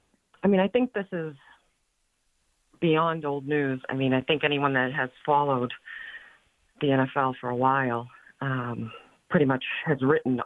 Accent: New England, United States; which I'm a transplant from New England.

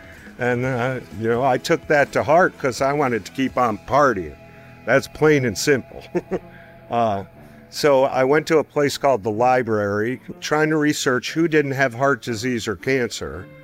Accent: New York City, New York, United States; I grew up in New York, and we were fortunate enough to be one of the houses on the block that had a yard.

